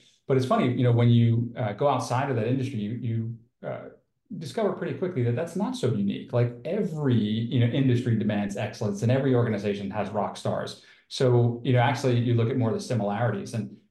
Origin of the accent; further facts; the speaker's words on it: New York, United States; moved away as an adult; I moved down from New York 20 years ago, and it was a little tough back then, but now it is fantastic.